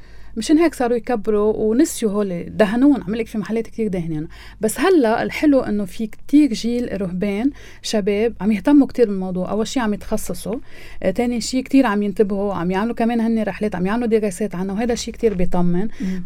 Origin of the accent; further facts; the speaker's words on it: Lebanon; أول شيء كمسيحيين، تاني شيء كلبنانيين